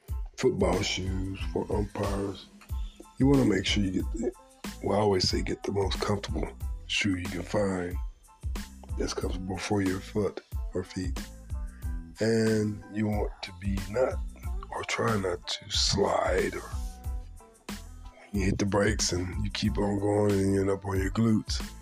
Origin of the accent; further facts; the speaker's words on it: Texas, United States; I'm a Texan, so our weather changes regularly.